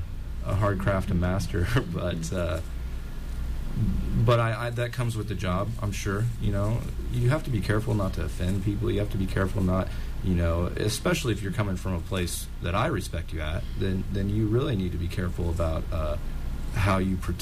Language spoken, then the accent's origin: English; Peoria, Illinois, United States; growing up in Peoria, Illinois, seeing some of the plight because of housing zonings